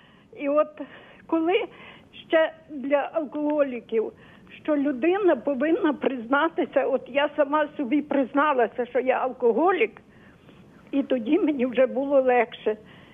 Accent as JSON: {"language": "Ukrainian", "town": "Lviv", "region": "Lviv Oblast", "country": "Ukraine", "said": "Зараз я заспокоюся. Я з Львова."}